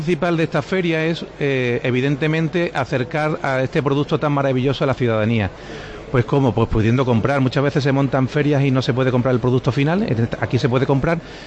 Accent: Málaga, Andalusia, Spain; yo como malagueño, aunque soy el director técnico, pero aquí soy malagueño

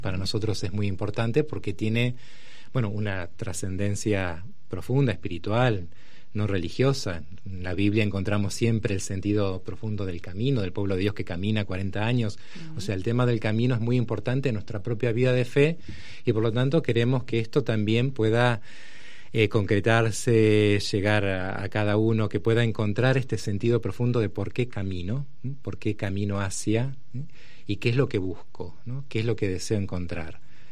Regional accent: Argentina; Yo soy argentino, así que se va a notar por el acento.

